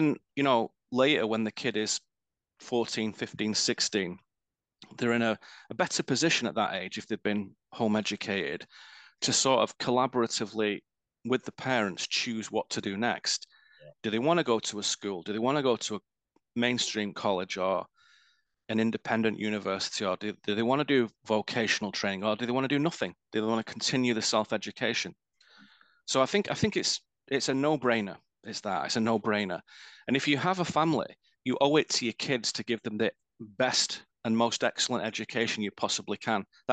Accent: England, United Kingdom; it's very sobering to remember, especially as an Englishman

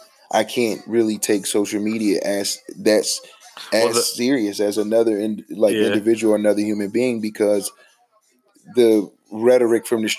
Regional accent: New York City, New York, United States; I'm from the Lower East Side.

